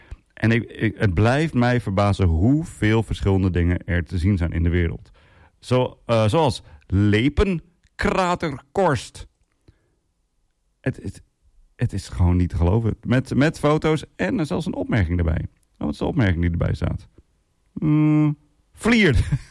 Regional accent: Assen, Drenthe, Netherlands; want ik kom zelf uit Assen-Drenthe

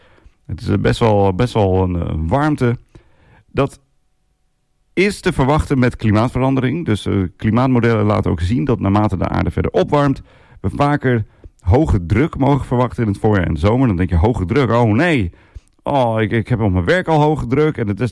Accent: Assen, Drenthe, Netherlands; ik kom zelf uit Assen-Drenthe

